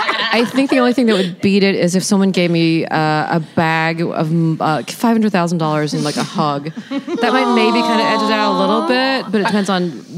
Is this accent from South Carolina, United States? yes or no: yes; Charleston, South Carolina, United States; born there; You know, I'm not from Charleston. I was born here, and I eloped